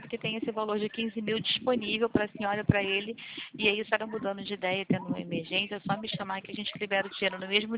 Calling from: Rio de Janeiro, Brazil

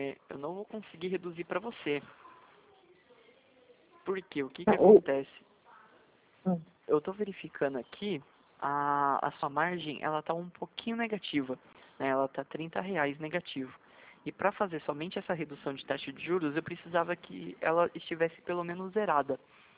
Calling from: São José dos Campos, São Paulo, Brazil; Eu falo de São José dos Campos, eu trabalho na Popacred, correspondente do Santander.

